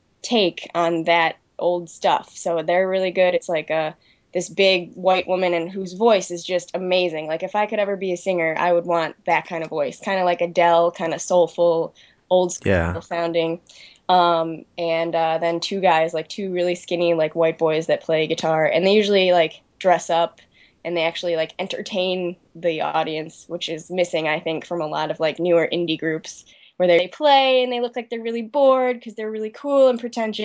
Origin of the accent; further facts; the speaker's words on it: Chicago, Illinois, United States; I've never been a huge … fan, even though I'm, you know, born and bred in Chicago.